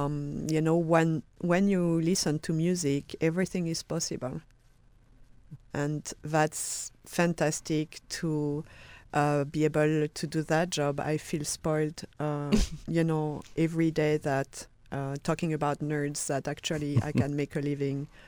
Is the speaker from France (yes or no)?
yes; France; It reminds me a lot of where I grew up in France